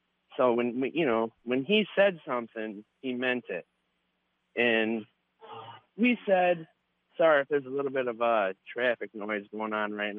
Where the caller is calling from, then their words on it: Grand Rapids, Michigan, United States; Calling from Grand Rapids, Michigan.